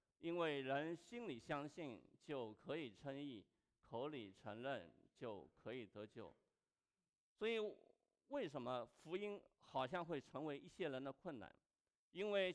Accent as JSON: {"language": "Chinese", "country": "China", "said": "我自己是大陆背景的，我是出生于文革元年，我当年在清华读本科的时候"}